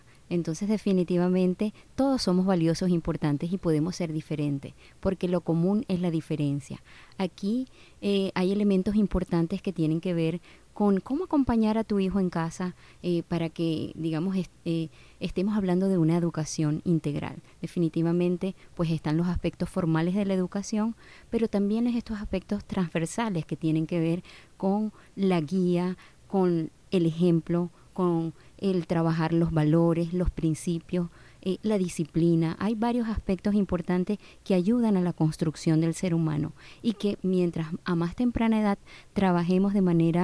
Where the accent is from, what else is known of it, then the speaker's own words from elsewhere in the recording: Venezuela; now in Barranquilla, Colombia; sí, efectivamente soy venezolana, viviendo en Barranquilla, Colombia, hace 16 años